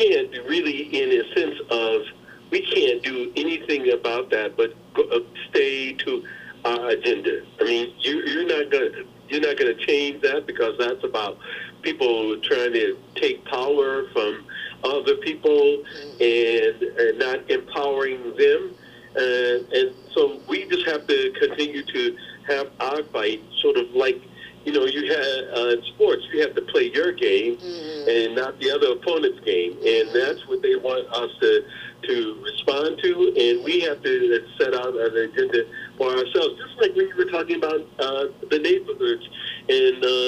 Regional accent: New Orleans, Louisiana, United States; I grew up in the Queen City of the South, not Nashville. Not, that's the Athens of the South. But I grew up in New Orleans.

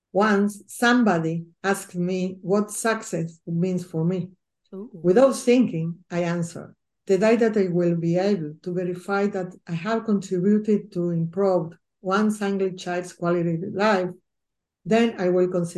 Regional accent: Argentina; I grew up and studied in Argentina, where I was had the fortune to experiment in many styles of education, including my secondary studies completed during the military directorship.

